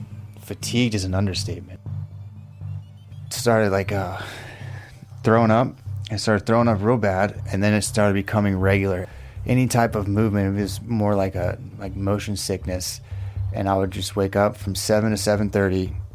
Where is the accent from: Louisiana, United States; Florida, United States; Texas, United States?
Florida, United States; Jacksonville Beach; born and raised in Jacksonville Beach, Florida. I'm 27 years old.